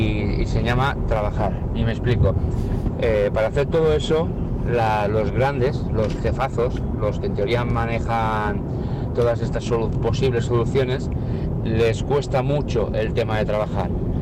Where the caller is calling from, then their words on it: Menorca, Balearic Islands, Spain; de Menorca.